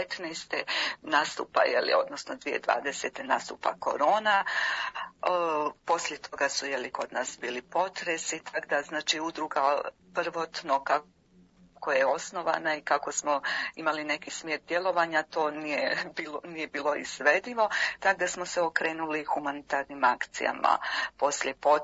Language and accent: Croatian; Vareš, Federation of Bosnia and Herzegovina, Bosnia & Herzegovina; Pa nas iz Vareša dolazi, ja mislim, nekih 7-8 koji su porijeklom iz Vareša.